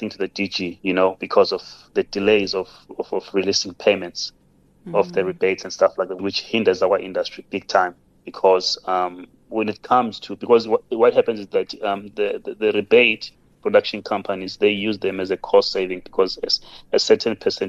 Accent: South Africa; it makes us as South African film industry a liability

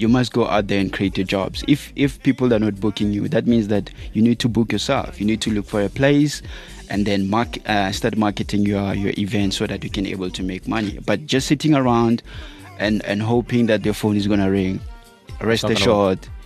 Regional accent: Limpopo, South Africa; now in Benoni, South Africa; I'm from Limpopo.

